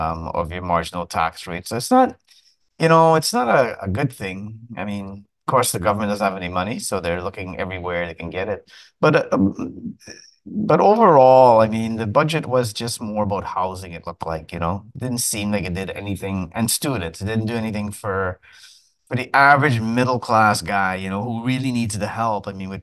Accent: Montreal, Quebec, Canada; I remember growing up in Montreal

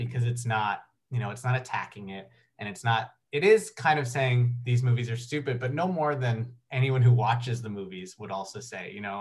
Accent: Canada; It's more just I'm from Canada

